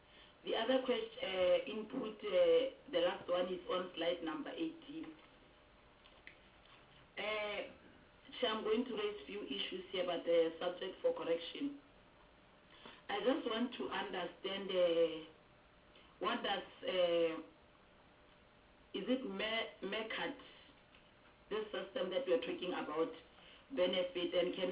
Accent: South Africa; Are they going to plow back to us as South African?

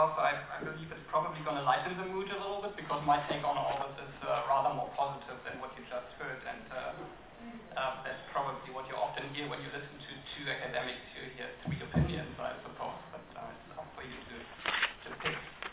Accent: Germany; I've indeed followed various such processes across the world, back in my home country, Germany, for example

